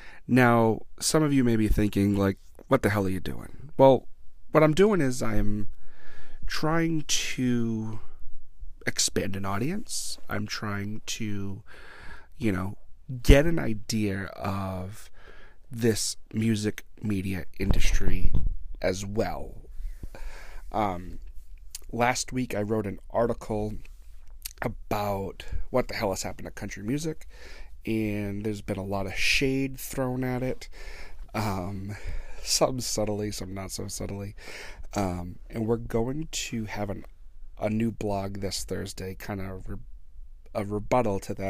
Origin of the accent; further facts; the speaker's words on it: Blackstone, Massachusetts, United States; my friend Marissa owns the Afterglow Boutique right here in my hometown of Blackstone, Massachusetts.